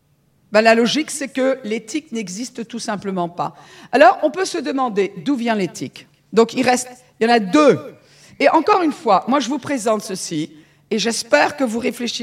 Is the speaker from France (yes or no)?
yes; Brittany, France; En tant que bretonne, je peux vous redonner les ingrédients.